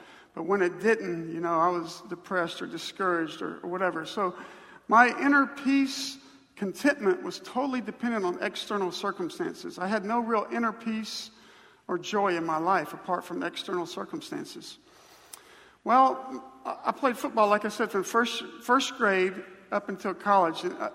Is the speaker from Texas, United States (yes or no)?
no; Montgomery, Alabama, United States; growing up in the Bible Belt, you know, you might say Montgomery is like the belt buckle of the Bible Belt.